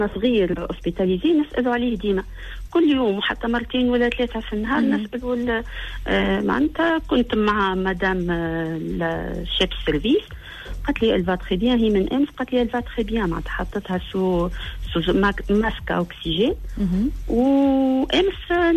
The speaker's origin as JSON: {"language": "Arabic", "country": "Tunisia", "said": "السلاله الجديده اللي تحطوا عليها ما هيش عندنا في تونس"}